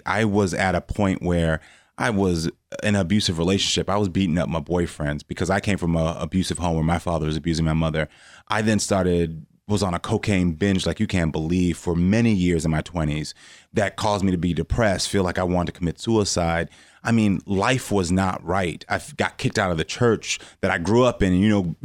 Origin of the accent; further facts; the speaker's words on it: Parkland, Florida, United States; also born or lived in Houston, Texas; Houston, Texas. Well, was born in Houston, Texas, but then moved to Parkland, Florida. So Marjorie Stoneman Douglas, where the shooting happened, was my high school.